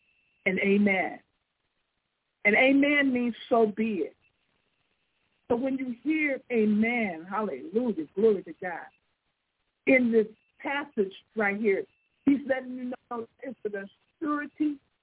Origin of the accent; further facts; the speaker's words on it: Benton Harbor, Michigan, United States; Now, I grew up in Benton Harbor, Michigan